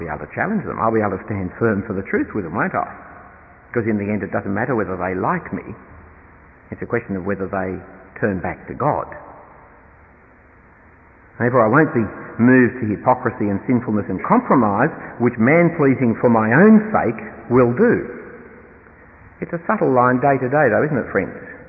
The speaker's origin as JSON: {"language": "English", "country": "Australia", "lives_now": "England", "said": "As an Australian in England, I am overwhelmed by history."}